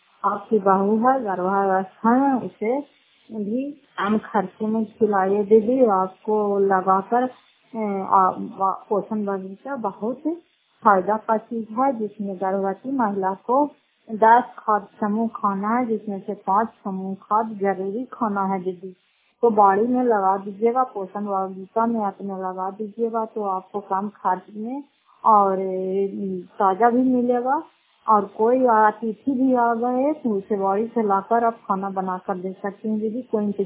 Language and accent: Hindi; Fatehpur, Bihar, India; घर फतेहपुर, पंचायत मकौटा, जिला नालंदा और खराटा प्रखंड की निवासी हूँ।